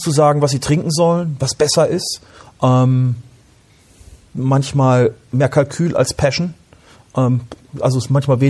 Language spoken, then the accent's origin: German; Gütersloh, North Rhine-Westphalia, Germany; Ich komme ja aus Gütersloh.